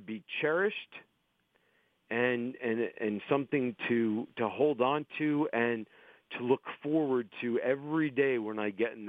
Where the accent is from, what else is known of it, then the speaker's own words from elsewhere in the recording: New York, United States; I grew up in New York, so I have the background with the Mets and the Yankees. I grew up a diehard Mets fan.